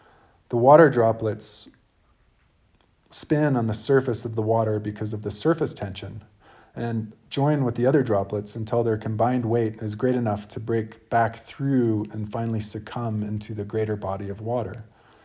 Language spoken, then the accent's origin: English; San Cristobal, New Mexico, United States; I was a child growing up in San Cristobal, New Mexico, we irrigated our garden